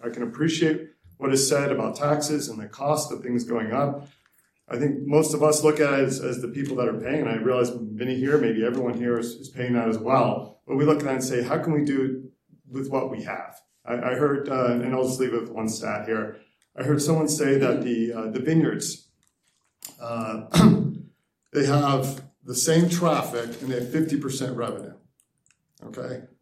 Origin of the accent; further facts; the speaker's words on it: Chicago, Illinois, United States; also born or lived in Dallas; I come from Chicago.